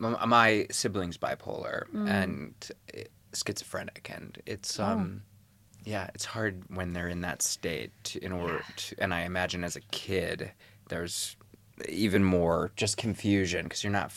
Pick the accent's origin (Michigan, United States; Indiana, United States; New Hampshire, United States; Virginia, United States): Indiana, United States; I met Jack out here, but yeah, I'm from Indiana. I'm from like an hour from Chicago, near Gary.